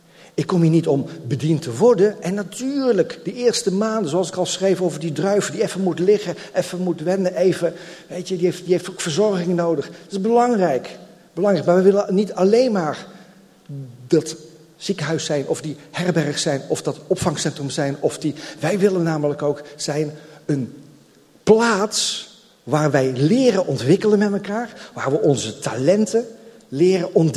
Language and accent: Dutch; Netherlands; dat wij als Nederlanders, weet je, wij kunnen soms best wel kritisch zijn